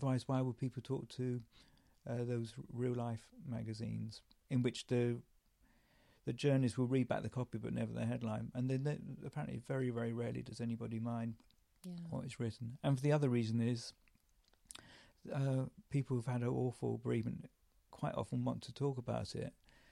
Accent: Brentwood, East of England, United Kingdom; I was brought up in Essex, actually in the epicentre of Towie, Brentwood, although it was nothing like that then. It was an anagram for bored town, it was very boring.

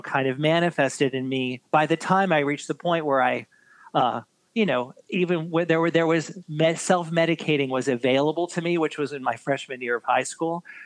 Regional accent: New York City, New York, United States; So born and raised in New York City.

